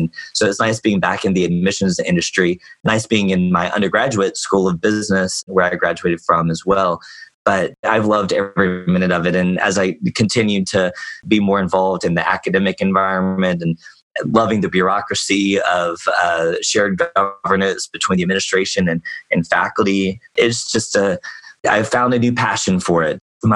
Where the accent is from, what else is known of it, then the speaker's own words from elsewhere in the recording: Georgia, United States; followed closely behind Georgia, my home state